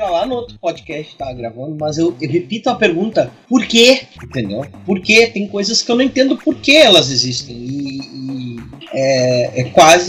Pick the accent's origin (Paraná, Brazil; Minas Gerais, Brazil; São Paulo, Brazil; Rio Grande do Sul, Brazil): Rio Grande do Sul, Brazil; Eu sou gaúcho, tá?